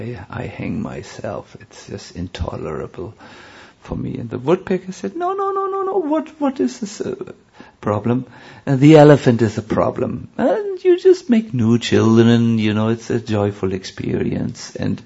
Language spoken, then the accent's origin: English; Germany; I don't know, you know, I'm from Germany. These German impressions or sanskaras don't leave my mind.